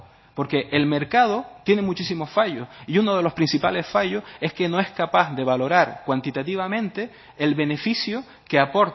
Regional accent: Canary Islands, Spain; qué es lo que somos los canarios, cómo somos los canarios

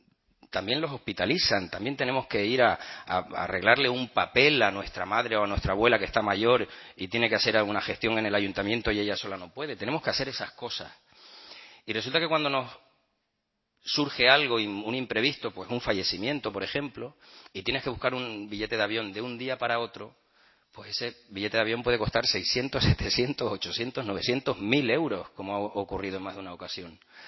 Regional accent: Canary Islands, Spain; moved away; quienes somos de Canarias, ¿no? Quienes hemos nacido en Canarias.

